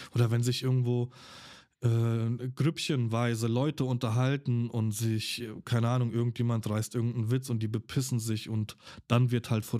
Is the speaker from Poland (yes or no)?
yes; Poland; born there; ich bin ein gebürtiger Pole.